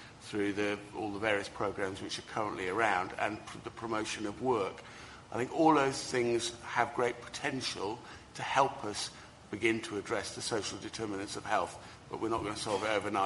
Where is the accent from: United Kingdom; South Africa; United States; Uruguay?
United Kingdom; Bexley, London; I come from Bexley, as people know